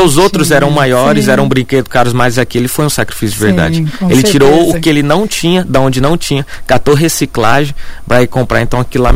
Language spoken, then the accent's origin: Portuguese; Tijuco, Brazil; Eu, quando era pequeno, lá no Tijuco, onde eu moro, eu nunca passei necessidade, meus pais sim